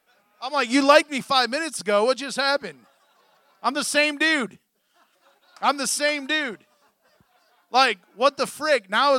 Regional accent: Garrettsville, Ohio, United States; Because we had gangs in Garrettsville, believe it or not, but they had no need for them. One red light town.

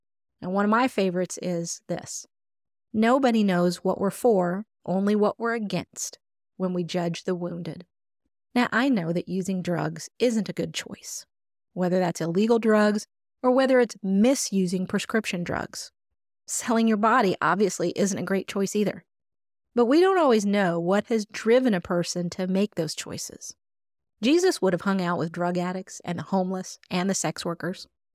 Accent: Indiana, United States; I was raised in Indiana, so a lot of the places and names are very familiar to me.

